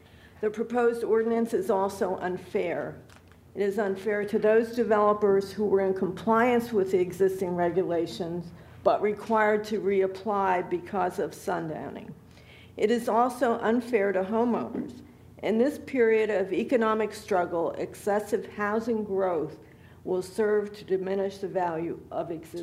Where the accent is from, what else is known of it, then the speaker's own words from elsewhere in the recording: Lewes, Delaware, United States; from Lewis, and I'm speaking on behalf of the League of Women Voters.